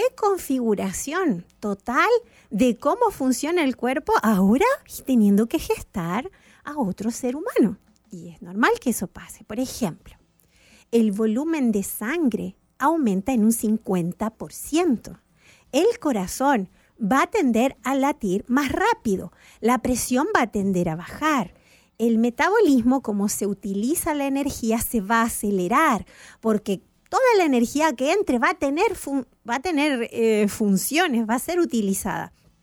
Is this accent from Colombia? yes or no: no; Argentina; born there; Argentina, que es donde yo nací